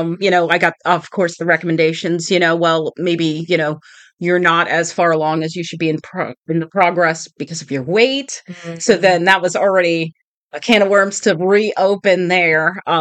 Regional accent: New York City, New York, United States; I grew up in New York City. So lots of traffic, a lot going on.

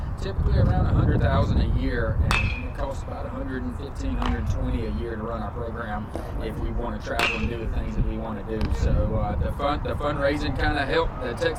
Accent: Georgia, United States; now in Stony Brook, United States; Well, when I was growing up in Georgia, boarding school was for the bad kids

